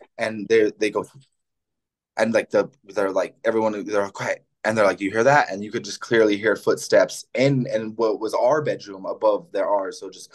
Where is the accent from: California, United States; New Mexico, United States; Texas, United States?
New Mexico, United States; Albuquerque; also born or lived in Santa Fe; I was born in Santa Fe, but when I was about 2 years old, me, my mom, and my older brother, who's 10 years older than me, we all moved to Albuquerque.